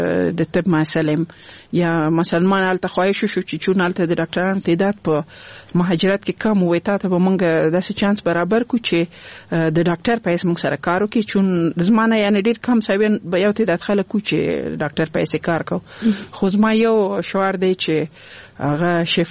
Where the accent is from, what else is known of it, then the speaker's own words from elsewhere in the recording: Nangarhar, Afghanistan; also born or lived in Laghman; زه خپله د لغمان ولایت یم او زما مور غوښتل چې زه باید ښه ځای کې درس ووایم، نو ځکه هغه به په لغمان کې وه، زه یې ماما کور کې په ننګرهار کې پریښی وم.